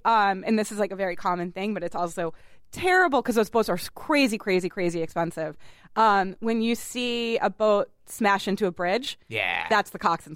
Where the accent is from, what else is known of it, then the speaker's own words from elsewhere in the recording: Massachusetts, United States; I feel like I actually talk quite a lot about the Charles just because I grew up on the Charles.